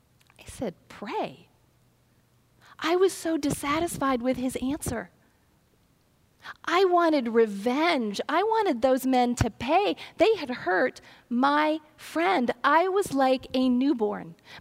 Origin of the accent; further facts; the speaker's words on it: Ohio, United States; I grew up in Ohio, and I went to school in Alabama, and it was a bit of a culture shock.